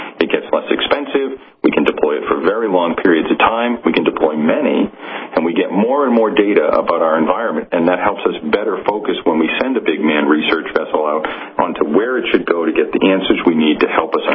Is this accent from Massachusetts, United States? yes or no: yes; Boston, Massachusetts, United States; now in Plymouth, United Kingdom; Well, I live in Plymouth in the UK, and I grew up in Boston, Massachusetts, making all the trips down to see the Plymouth Rock and the Pilgrim Monument in Provincetown.